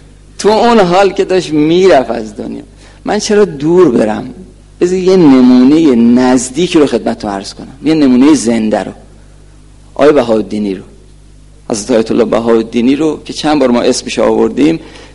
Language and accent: Persian; Bahar, Hamadan, Iran; اطراف همدان هستم. گفت اهل بهار هستی؟ بهار همدان. گفت اهل بهاری؟ گفتم بله اهل بهار هستم.